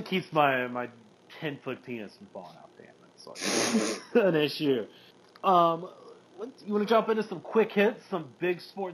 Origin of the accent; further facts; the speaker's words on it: Georgia, United States; now in Atlanta, United States; No, it's cold up here up north in Atlanta. I'm from Middle Georgia, the real South.